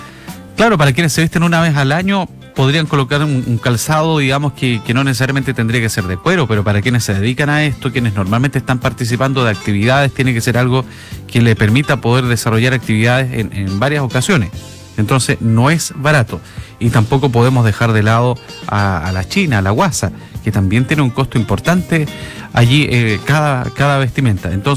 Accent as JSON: {"language": "Spanish", "country": "Chile", "said": "Creo que dentro de las cosas fundamentales como chileno es aprender a bailar nuestro baile nacional."}